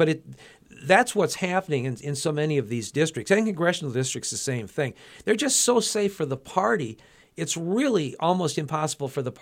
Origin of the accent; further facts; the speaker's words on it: Wisconsin, United States; now in Pennsylvania, United States; growing up in Wisconsin, where I grew up, they've always had open primaries